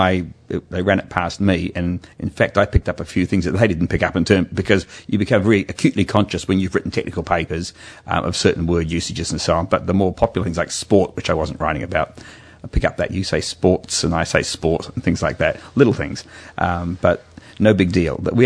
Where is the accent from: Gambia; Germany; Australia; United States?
Australia; as an Australian writing